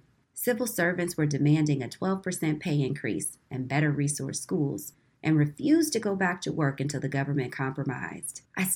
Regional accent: United States; accent: flat English; When I talked, my flat English accent revealed that I was a guest in their country.

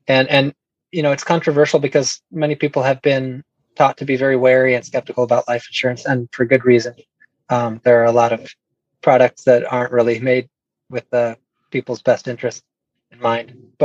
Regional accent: New Mexico, United States; You know, I grew up in New Mexico. I really love the way that the sage smells when it rains in New Mexico

